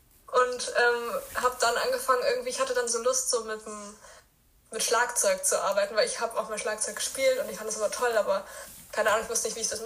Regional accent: Berlin, Germany; ich bin 17 Jahre alt und ich komme aus Berlin.

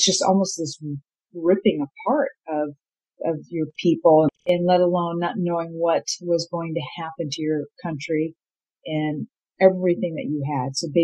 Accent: Vietnam; born there; first language Vietnamese; English is a second language; I was born in Vietnam in one of the most controversial wars, I think, probably in our lifetime so far. And so my dad's American, my mom's Vietnamese. And so I was born there.

